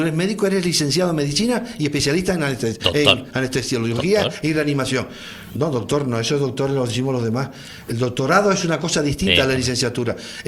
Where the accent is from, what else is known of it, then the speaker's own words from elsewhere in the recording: Spain; Yo soy español, ¿eh? Yo soy español, estamos en España.